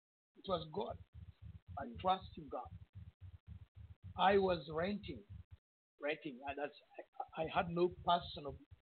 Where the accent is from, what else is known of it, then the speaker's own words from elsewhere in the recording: Uganda; English is a second language; You see, I come from Africa, in Uganda.